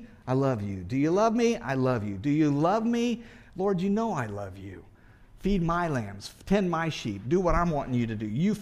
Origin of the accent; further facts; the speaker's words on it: United States; I'm an American. I get that.